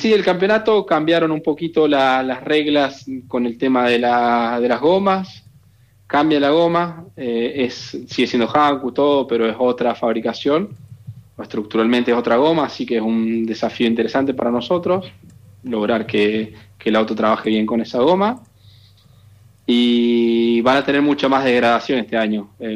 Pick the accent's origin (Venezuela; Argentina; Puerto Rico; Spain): Argentina; Ojalá, a mí como argentino me encantaría.